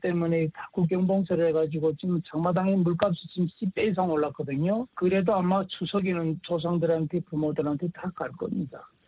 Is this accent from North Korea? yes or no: yes; North Korea; now in United States; 저희도요 뭐 탈북자들 다 모여서 같이 함께 명절을 했습니다만은